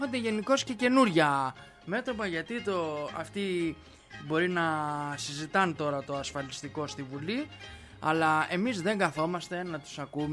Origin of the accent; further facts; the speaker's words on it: Central Greece, Greece; είμαι κλασικός Ρουμελιώτης